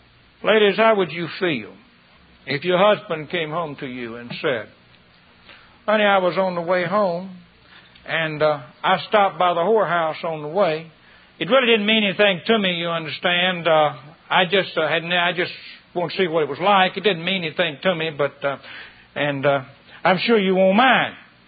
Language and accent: English; the South, United States; I was raised in the South on a cotton farm.